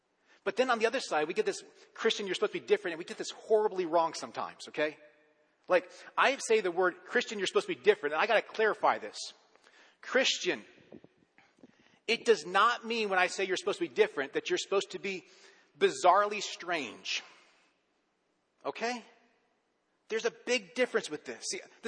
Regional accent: Lancaster, Pennsylvania, United States; I grew up in an Amish community. I was not Amish, okay? But I grew up in Lancaster, Pennsylvania area. It is a massive Amish community.

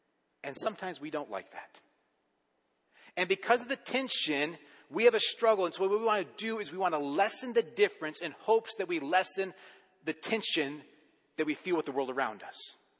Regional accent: Lancaster, Pennsylvania, United States; I grew up in an Amish community. I was not Amish, okay? But I grew up in Lancaster, Pennsylvania area. It is a massive Amish community.

